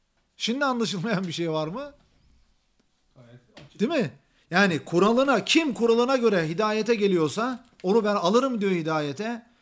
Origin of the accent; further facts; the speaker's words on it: Istanbul, Turkey; born there; Ben 1980 yılında İstanbul'da, Türkiye'de, işte Bayrampaşa'da dünyaya geldim.